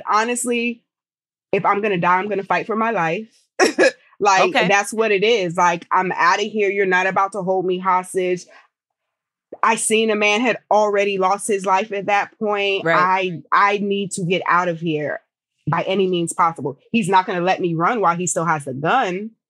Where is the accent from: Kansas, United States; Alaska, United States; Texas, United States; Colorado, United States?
Texas, United States; Abilene; born there; also born or lived in New Jersey / New York; now in Maryland, United States; So I'm an Air Force brat. My family lived in New Jersey, New York. I was born in Abilene, Texas.